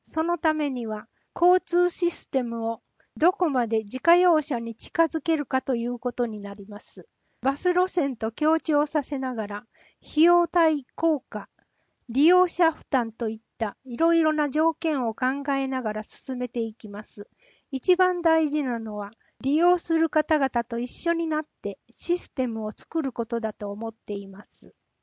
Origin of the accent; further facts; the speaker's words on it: Kasaoka, Okayama, Japan; 私は笠岡で生まれ育ち、明治大学への進学と同時に笠岡を離れ、伊藤忠商事株式会社で勤務した後、平成21年に笠岡へ帰ってきました。